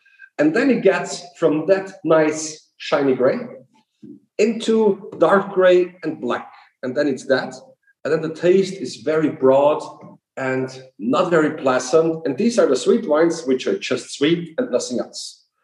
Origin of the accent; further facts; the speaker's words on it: Illmitz, Burgenland, Austria; Illmitz, my hometown, for them who don't know. It's on the east end of Lake Neusiedlersee.